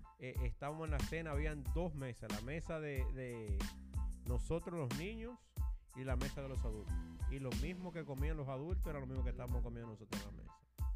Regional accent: Dominican Republic; moved away; Una de las cosas que yo siempre recuerdo de mi infancia en la República Dominicana y que siempre la llevo muy dentro de mí

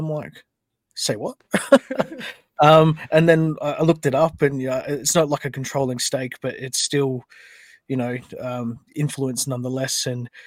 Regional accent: Australia; So my family is originally from Germany. I grew up and lived in Australia all my life. I speak very limited German due to my great grandmother, who was only speaking German in her later years when she had dementia.

